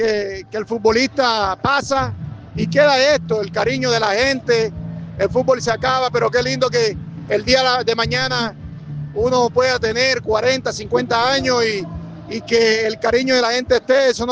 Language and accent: Spanish; Colombia; moved away as an adult; desde que llegué no parece que estuviera fuera de Colombia